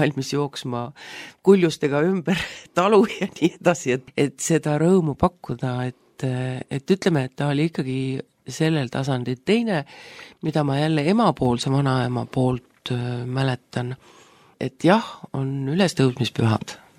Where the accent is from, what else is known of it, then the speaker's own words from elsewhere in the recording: Rakvere, Lääne-Viru County, Estonia; Mina olen sündinud Rakveres ja elasin seal kuni oma keskkooli lõpetamiseni. Ja päris lapsepõlv oli Moonakülas. Nüüd nad vist nimetavad teda Tõrremäe kant või kuidagi nõnda Koidu tänaval